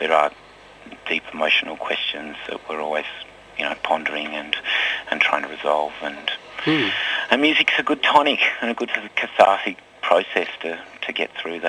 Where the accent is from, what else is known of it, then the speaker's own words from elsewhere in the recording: Tasmania, Australia; when I was growing up in Tassie